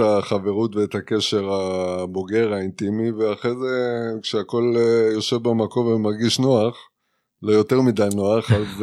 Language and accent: Hebrew; Ashkelon, Southern District, Israel; now in Jerusalem, Israel; בעיקרון אני ירושלמי כבר כמה שנים, במקור מאשקלון. הגעתי לעיר בעקבות הגורל, בעקבות העבודה.